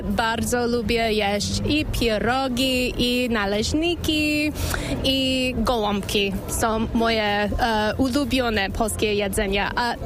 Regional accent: United States; Polish is a second language; Ja mieszkałam w Polsce w 90-tych latach, w 96 i 7 roku. Tam uczyłam się polskiego i zaskoczyło mnie prawie wszystko, bo ja byłam z zewnątrz Stanów Zjednoczonych pierwszy raz w moim życiu i moja rodzina naprawdę nie podróżowała.

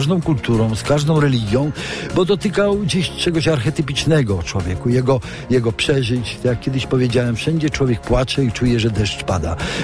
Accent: Świętokrzyskie Voivodeship, Poland; Ja się urodziłem pod samym Świętym Krzyżem, w takiej małej wiosce u podnóża klasztoru i rzeczywiście to dzieciństwo spędzałem tam

